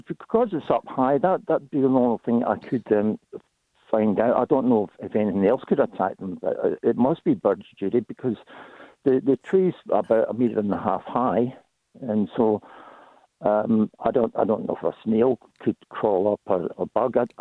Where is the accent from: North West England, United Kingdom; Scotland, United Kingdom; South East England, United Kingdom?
Scotland, United Kingdom; now in Australia; because everybody tells me I'm more Australian than Scottish.